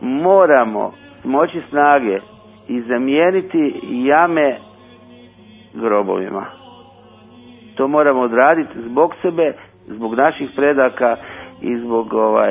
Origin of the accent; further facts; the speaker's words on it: Zagreb, City of Zagreb, Croatia; moved away; pošto sam rođen u Zagrebu i do ovoga proteklog rata bio tamo